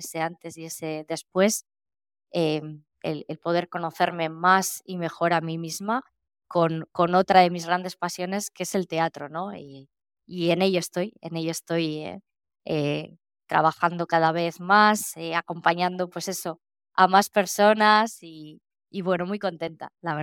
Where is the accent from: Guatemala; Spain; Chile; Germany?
Spain; northern Spain; yo soy del norte de España y aquí el tiempo tampoco es del todo muy bueno